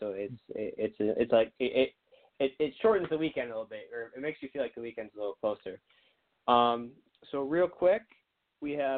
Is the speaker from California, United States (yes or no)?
no; Michigan, United States; Next up, you being from Michigan, I'm from Michigan.